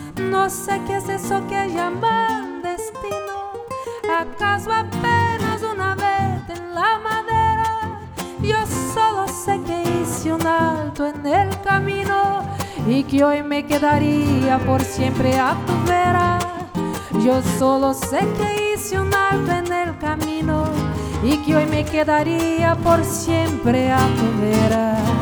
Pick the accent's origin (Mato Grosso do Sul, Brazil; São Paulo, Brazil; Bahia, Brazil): Mato Grosso do Sul, Brazil; E eu venho de uma região do Brasil, que é o Mato Grosso do Sul, que é a região onde fica o Pantanal, perto das fronteiras com o Paraguai, com a Bolívia.